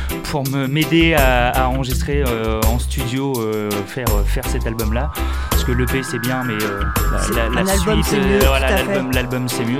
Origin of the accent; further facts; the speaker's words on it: Grand-Quevilly, Normandy, France; also born or lived in Elbeuf; moi j'ai 35 ans, je suis né à Elbeuf, moi, mais j'ai vécu pratiquement tout le temps à Grand-Quevilly.